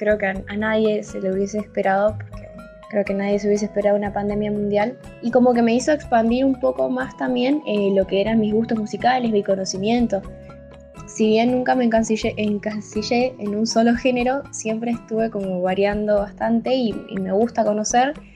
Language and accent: Spanish; Plotier, Neuquén, Argentina; tengo 17 años, soy de Plotier, Neuquén.